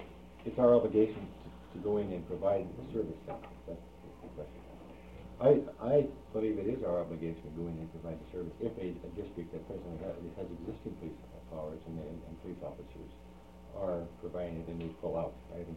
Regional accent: Anchorage, Alaska, United States; I'm also from Spinard, by the way.

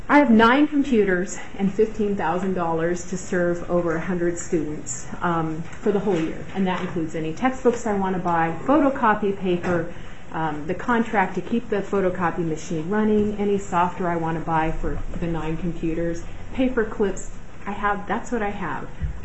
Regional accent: Anchorage, Alaska, United States; I want you to know I was born and raised in Alaska. I grew up in Anchorage. I graduated from high school in Fairbanks and started my college work there.

